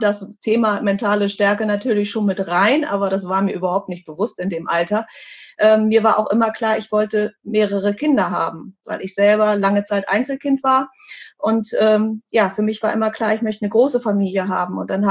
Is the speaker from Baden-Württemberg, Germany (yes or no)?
no; Hanover, Lower Saxony, Germany; born there; in Hannover, in meinem Geburtsort